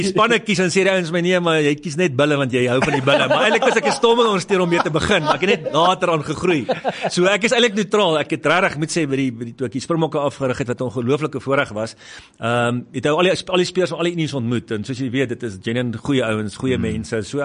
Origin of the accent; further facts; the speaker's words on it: Nelspruit, Mpumalanga, South Africa; toe ek groot geword het, ek nooit eens in Pretoria nie. Ek het in Nelspruit groot geword en ons het min getravel daai tyd